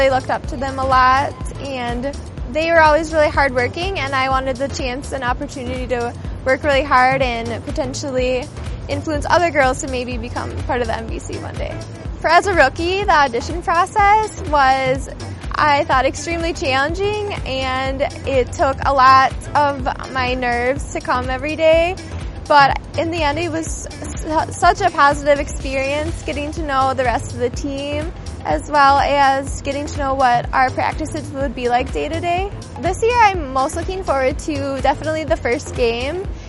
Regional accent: New Brighton, Minnesota, United States; I'm from New Brighton, Minnesota, and this is my rookie year on the team.

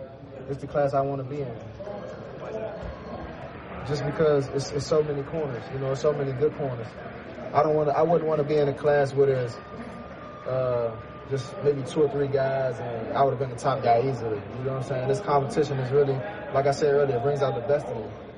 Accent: Washington, District of Columbia, United States; I'm born and raised in Washington, D.C., know a lot about the NFC East.

